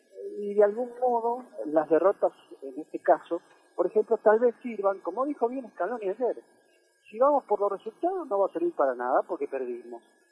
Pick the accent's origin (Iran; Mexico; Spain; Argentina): Argentina; Es propio de lo que nos pasa como argentinos